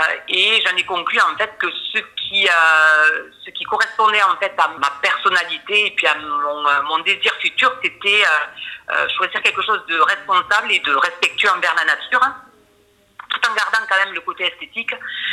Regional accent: Toulouse, Occitanie, France; je suis toulousaine et je suis arrivée donc, il y a 17 ans sur Saint-Sevé.

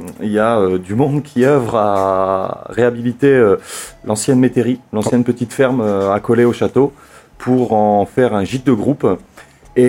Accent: Hauts-de-France, France; moved away; On est natif de Picardie et le travail et une envie personnelle a fait qu'on s'est retrouvé dans le sud-ouest.

